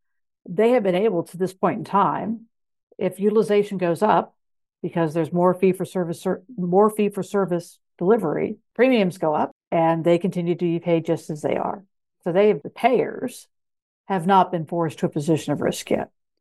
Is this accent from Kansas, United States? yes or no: yes; Kansas, United States; It's because my home state of Kansas, Blue Cross Blue Shield of Kansas, probably controls 80% plus of the commercial market.